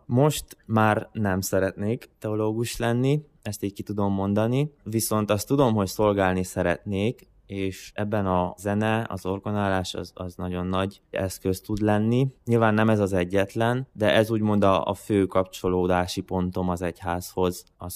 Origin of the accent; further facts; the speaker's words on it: Coltău, Maramureș, Romania; moved away as an adult; Alapvetően koltói származású vagyok, az Észak-Erdély, Máramaros megye. Onnan kerültem el orvosi egyetemre, Marosvásárhelyre